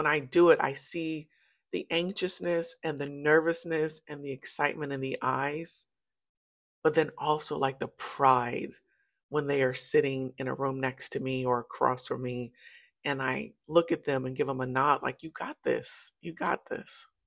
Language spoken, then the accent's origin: English; Pasadena, California, United States; I come from Community Arms Apartments in Northwest Pasadena. I was a teen mom on welfare.